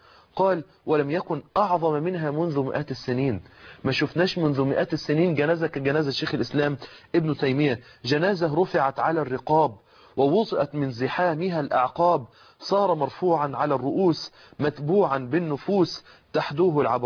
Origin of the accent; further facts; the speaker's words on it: Egypt; خرجوا زي ما دخلوا بالمثل العام عندنا في مصر.